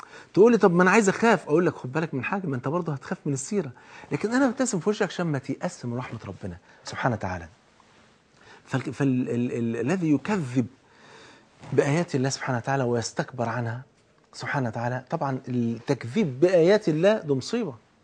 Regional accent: Egypt; عندنا في مصر ناس ايمانياتها بفضل الله سبحانه وتعالى في السماء

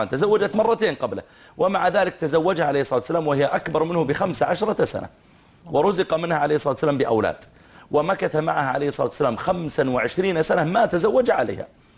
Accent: Saudi Arabia; نحن عندنا في السعودية، طبعا هي تختلف باختلاف العادات والتقاليد في البلدان

